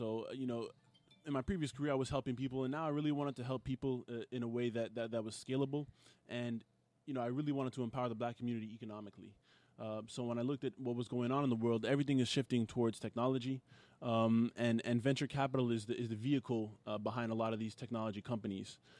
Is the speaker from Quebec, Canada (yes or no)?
yes; Montreal, Quebec, Canada; also born or lived in United States / China; I'm born and raised in Montreal. Mm-hmm. Travel quite a bit. I used to live in the U.S. and in China for work.